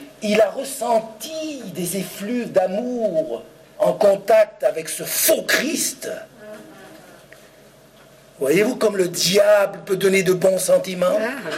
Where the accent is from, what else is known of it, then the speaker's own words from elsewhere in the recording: Chambéry, Auvergne-Rhône-Alpes, France; Nous étions sur le parking d'un grand supermarché en France, chez nous, à Chambéry.